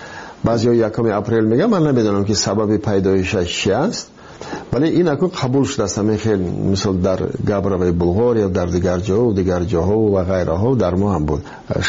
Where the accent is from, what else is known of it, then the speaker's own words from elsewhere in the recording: Iran; من گفتم من یک از ایران آمدم